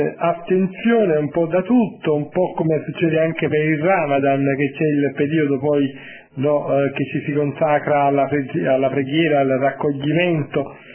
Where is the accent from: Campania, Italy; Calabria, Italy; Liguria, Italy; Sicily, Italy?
Campania, Italy; il carnevale che si festeggia nelle mie parti qui in Campania